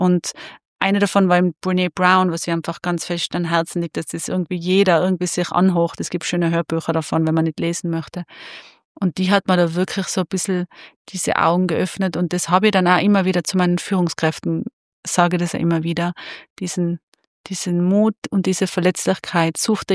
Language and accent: German; Tyrol, Austria; ich bin aus Tirol, bin eine Tirolerin